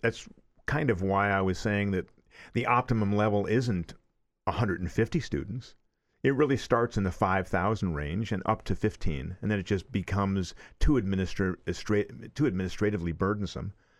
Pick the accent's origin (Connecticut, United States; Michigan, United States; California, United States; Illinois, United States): Connecticut, United States; And Dennis and I were talking earlier about, you know, we grew up in Connecticut